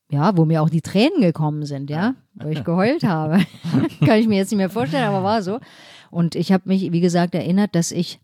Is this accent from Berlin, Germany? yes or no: yes; Berlin, Germany; Und ich bin aber sozusagen in Steglitz aufgewachsen.